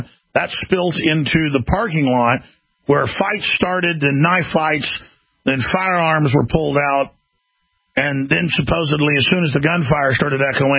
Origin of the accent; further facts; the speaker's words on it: Dallas, Texas, United States; And I'm telling you, I grew up in Dallas and saw a lot of this, and it was not fun.